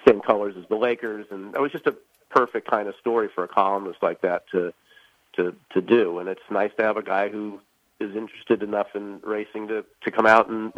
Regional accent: California, United States; I grew up in Southern California

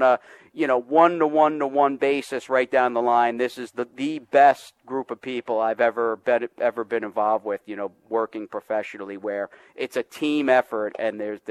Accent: Floral Park, New York, United States; So I grew up in Floor Park.

